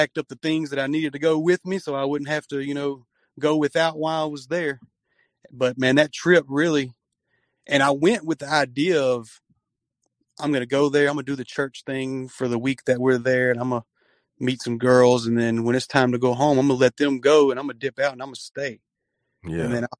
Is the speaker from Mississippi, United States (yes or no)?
yes; Mississippi, United States; Oh, man, I'm from Mississippi. We're right in the middle of the Bible Belt. Everybody believes here.